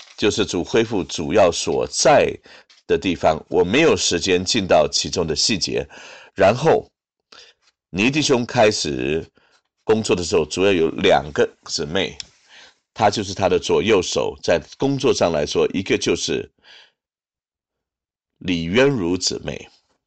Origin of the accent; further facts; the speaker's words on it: Hong Kong; 我是从香港来的，那的确是这样子。